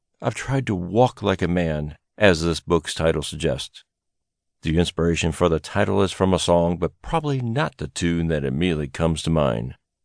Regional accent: Yakima, Washington, United States; I was born in 1970 in Yakima, Washington, a town a couple of hours southeast of Seattle.

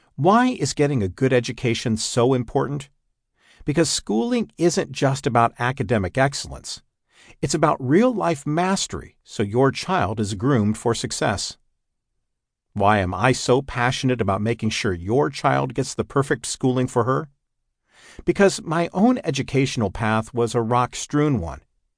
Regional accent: Buffalo, New York, United States; I grew up in the Buffalo, New York area in a very modest home with two working parents

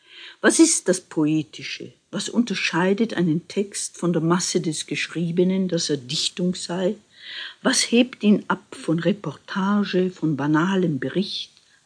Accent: Austria; also born or lived in Bohemia / Tyrol / Munich; ich bin Österreicherin, in Böhmen geboren, dann habe ich lange in Tirol gelebt, einige Jahre auch in München, jetzt lebe ich in Oberösterreich an der Donau in der Nähe von Linz.

